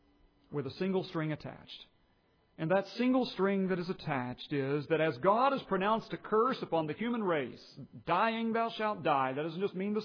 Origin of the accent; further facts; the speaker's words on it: United States; I'm an American, and I don't like the... We believe in a representative form of government